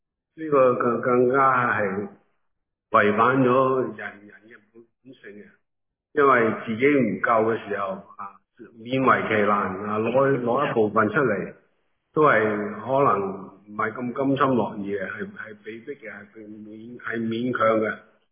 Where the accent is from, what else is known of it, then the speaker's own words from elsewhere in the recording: China; 正如我哋中国人有句说话